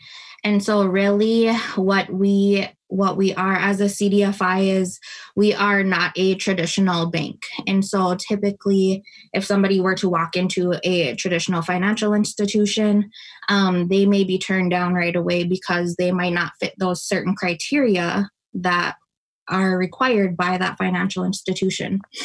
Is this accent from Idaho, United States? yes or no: no; Onigum, Minnesota, United States; I am from the Leech Lake Band of Ojibwe. I grew up in Onigam, and I really credit my values and my roots to community and family to that, to growing up on the reservation.